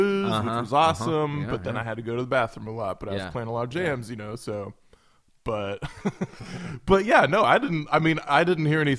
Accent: Shoreline, Washington, United States; also born or lived in Bremerton; I grew up in Shoreline.

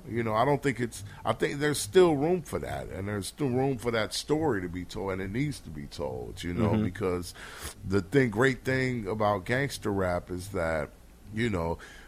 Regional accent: California, United States; I came to Sacramento from Southern California. He came there from Oakland.

